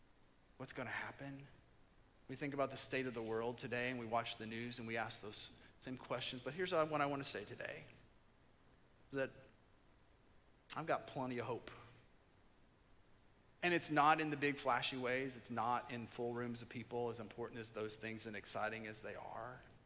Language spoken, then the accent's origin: English; Indiana, United States; I'm from Indiana.